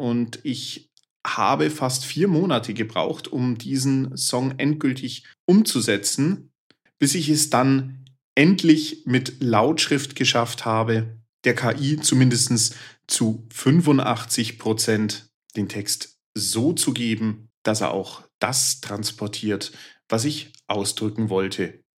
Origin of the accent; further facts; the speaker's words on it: Bavaria, Germany; now in Plauen, Germany; hier in Plauen und Umgebung, dann sprechen uns Menschen an und sagen, Mensch, ganz ehrlich, wie kann man als Bayer hier herziehen?